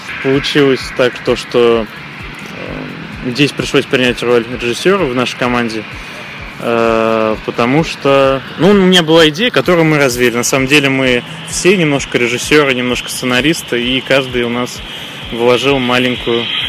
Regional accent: Astrakhan, Astrakhan Oblast, Russia; я из Астрахани.

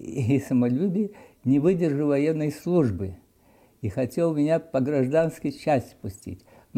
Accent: Tbilisi, Georgia; Я родился в Тифлисе в 1876 году. Получил среднее образование в Тифлисском кадетском корпусе

